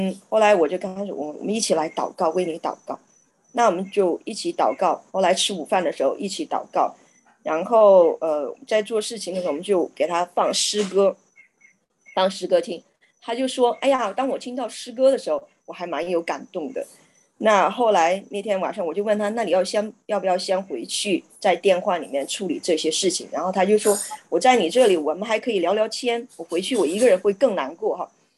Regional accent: Sichuan, China; 她也是四川人，我也是四川人

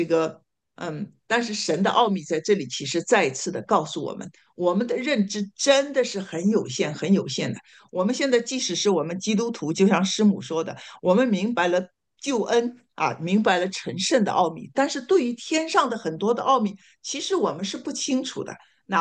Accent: Shanghai, China; 我就想到我们上海人特别喜欢吃那个阳澄湖大闸蟹啊

